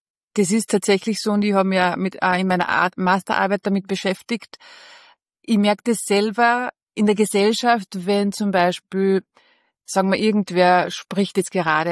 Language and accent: German; Austria; first language Bosnian; German is a second language; Und zwar sage ich immer, ich bin Österreicherin mit bosnischen Wurzeln.